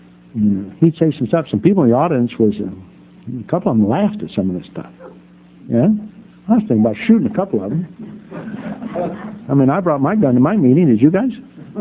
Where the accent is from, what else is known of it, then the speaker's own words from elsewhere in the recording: California, United States; now in Charlotte, United States; I keep telling you, I'm from California. I'm down here in Charlotte.